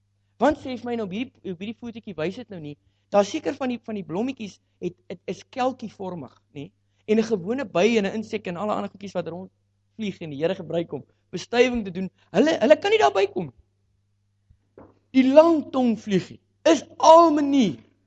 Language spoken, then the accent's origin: Afrikaans; Springbok, Northern Cape, South Africa; ek kom van die Noord-Kaap af, 'n plekkie op die naam van Springbok